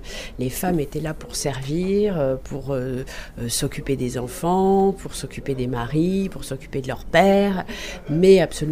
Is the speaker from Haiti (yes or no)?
no; France; On pense aux suffragettes parce que nous, on est français